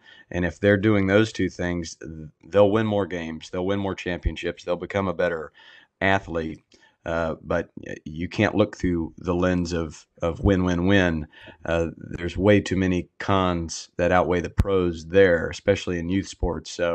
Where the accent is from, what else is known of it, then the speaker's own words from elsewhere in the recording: Franklinville, North Carolina, United States; born and raised in North Carolina, a real small town called Franklinville, where I'll actually be doing a Sandlot in June.